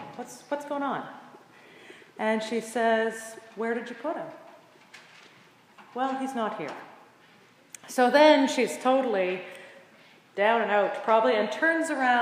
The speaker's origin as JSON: {"language": "English", "region": "Quebec", "country": "Canada", "tie": "born or raised there", "said": "I had never seen, growing up in Western Quebec in those days, what a real apricot looked like."}